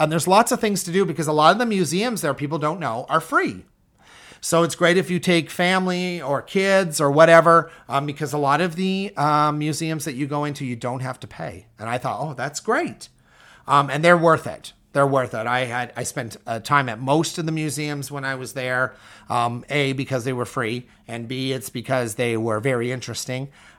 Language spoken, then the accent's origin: English; Canada; I know I'm Canadian